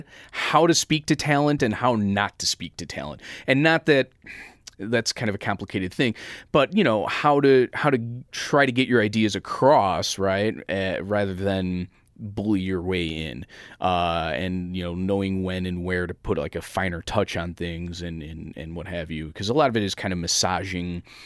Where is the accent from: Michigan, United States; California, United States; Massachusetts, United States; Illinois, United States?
Illinois, United States; Chicago; Started producing radio here in Chicago. I've gotten very lucky. I haven't had to move. This is my hometown. I haven't had to move.